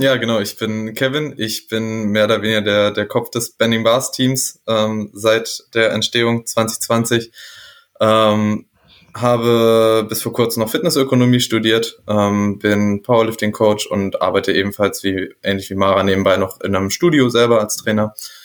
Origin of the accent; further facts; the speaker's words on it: Göttingen, Lower Saxony, Germany; vielleicht nicht nur Leute aus Göttingen, wo ich herkomme, Lust drauf haben